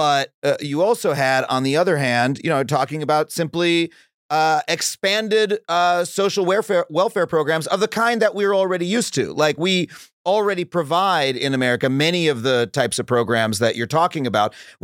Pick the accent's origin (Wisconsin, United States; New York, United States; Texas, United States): New York, United States; where I grew up on Long Island versus Brownsville, Brooklyn